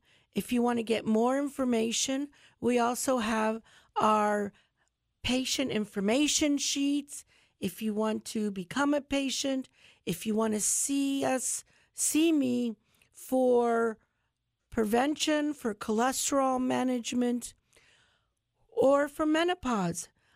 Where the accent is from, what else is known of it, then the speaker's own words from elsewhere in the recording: United States; growing up in Charlotte County and now being able to give to my community here